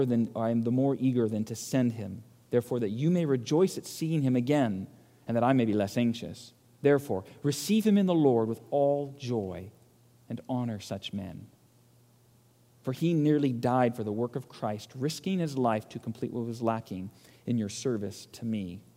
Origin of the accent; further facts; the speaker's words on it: California, United States; I grew up in California.